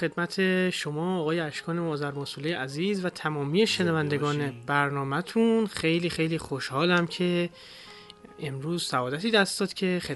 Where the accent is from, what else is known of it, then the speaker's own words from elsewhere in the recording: Tehran, Tehran Province, Iran; born there; در بیمارستان میرزا کوچک خان خیابون توانیر تهران.